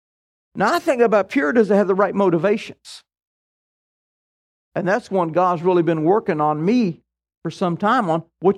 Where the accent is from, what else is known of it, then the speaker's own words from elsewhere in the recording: the South, United States; You can tell I'm from the South.